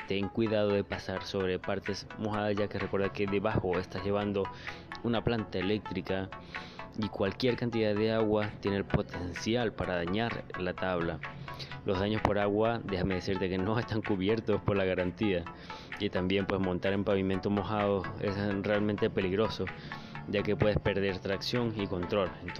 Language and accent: Spanish; Venezuela; creo que no había comentado que era de Venezuela, sin embargo, supongo que se nota, ¿no? Sí, soy venezolano.